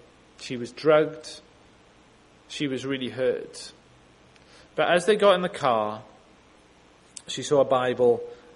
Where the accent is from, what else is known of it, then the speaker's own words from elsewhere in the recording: Wales, United Kingdom; Not because I'm Welsh, or not because I'm not very good, but just mainly because I'm a Christian.